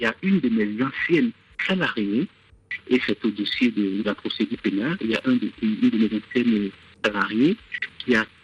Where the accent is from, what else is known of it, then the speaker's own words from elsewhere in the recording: Benin; now in Mayotte, France; Je suis béninois, j'ai 42 ans.